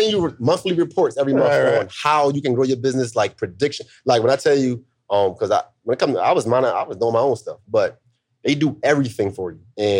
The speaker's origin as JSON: {"language": "English", "town": "Philadelphia", "region": "Pennsylvania", "country": "United States", "tie": "born or raised there", "said": "Just, you know, growing up in Philly, bro, I never had no money."}